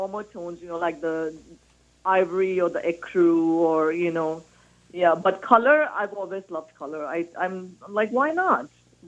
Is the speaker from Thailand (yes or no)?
yes; Thailand; English is a second language; moved away as an adult; now in United States; Because at that time, I came from Thailand. I was born and raised in Thailand.